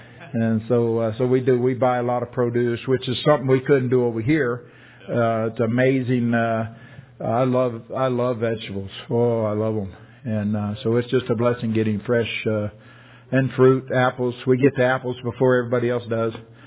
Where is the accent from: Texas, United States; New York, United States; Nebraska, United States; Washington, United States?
Texas, United States; I love fish, but I grew up in Texas, and they eat all the fish that you can that they can get.